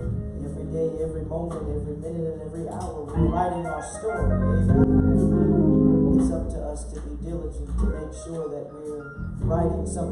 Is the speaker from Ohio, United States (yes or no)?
no; Stroudsburg, Pennsylvania, United States; I grew up in Stroudsburg.